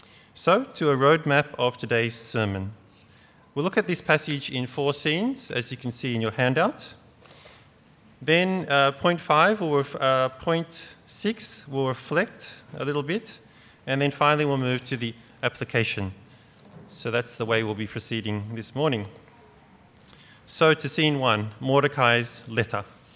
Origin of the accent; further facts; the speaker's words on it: Australia; I grew up in Australia